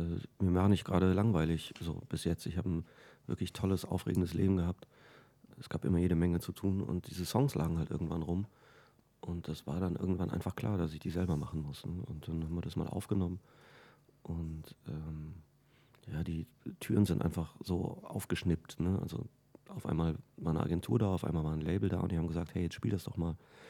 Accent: Cologne, North Rhine-Westphalia, Germany; Nö, ich komme aus Ehrenfeld

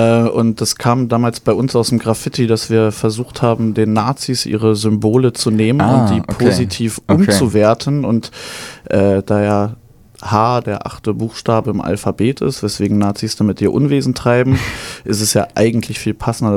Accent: Cottbus, Brandenburg, Germany; Ich bin in Cottbus groß geworden

